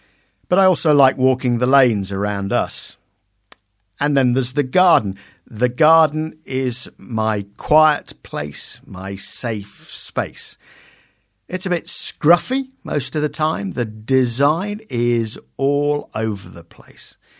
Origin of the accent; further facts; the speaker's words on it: England, United Kingdom; When I was a kid growing up in the Midlands